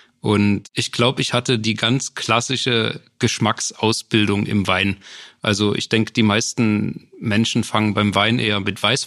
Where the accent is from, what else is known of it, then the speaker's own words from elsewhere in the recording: Rhineland-Palatinate, Germany; born there; now in Sörnewitz, Germany; Korrekt, meine Eltern sind eigentlich an der Mosel geboren, genauso wie ich.